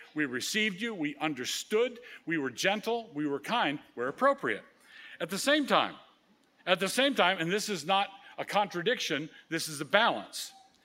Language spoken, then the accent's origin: English; Annapolis, Maryland, United States; I grew up in Annapolis, and the Navy Marine Corps Stadium is there